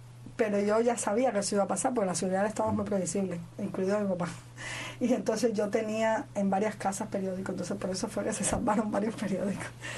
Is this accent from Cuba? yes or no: yes; Cuba; yo soy una cubana que no me gusta la injusticia de ningún tipo